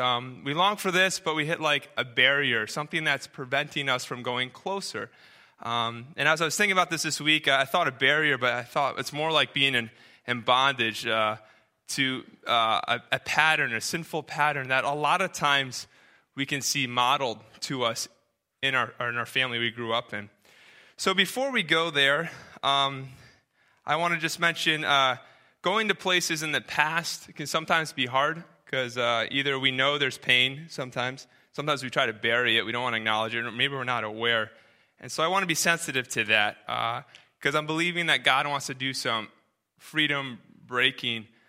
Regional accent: New Hampshire, United States; also born or lived in Connecticut; Growing up, I grew up in Connecticut. Later on, I grew up in New Hampshire, and I remember growing up in New Hampshire.

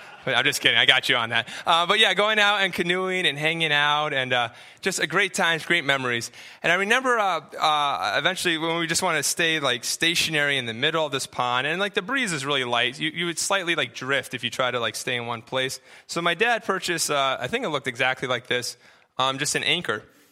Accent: New Hampshire, United States; This is a picture of when I grew up in New Hampshire. This is a pond. My family's really blessed to live on this really cool pond, and this is right off my parents' backyard.

